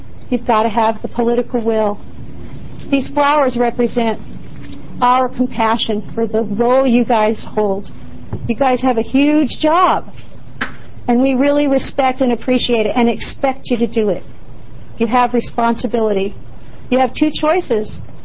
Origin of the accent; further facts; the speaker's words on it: Eugene, Oregon, United States; I'm from Eugene, Oregon.